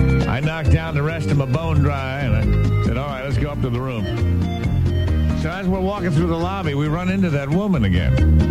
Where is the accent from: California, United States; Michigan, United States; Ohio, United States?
Ohio, United States; I'm from Ohio, and we only got to pay $20 for a snarler.